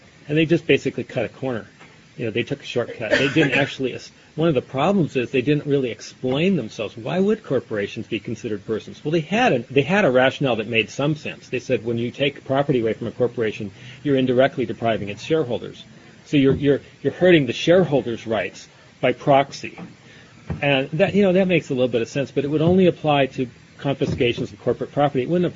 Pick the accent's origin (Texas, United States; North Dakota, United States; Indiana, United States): North Dakota, United States; I grew up in North Dakota, so I know that this is an important law up there.